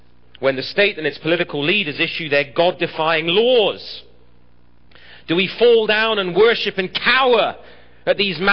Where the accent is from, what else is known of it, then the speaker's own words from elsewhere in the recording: England, United Kingdom; Soccer, I'm an Englishman, so I know.